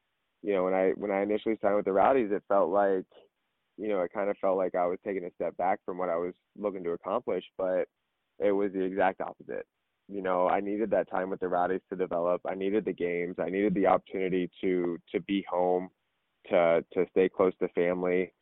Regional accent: Tampa, Florida, United States; I got to do it in front of my hometown. I got to, you know, win a championship for Tampa and kind of help the club grow.

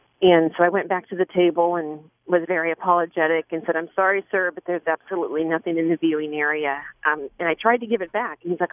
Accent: Kansas City, Missouri, United States; You know, growing up in Kansas City is the best place to be.

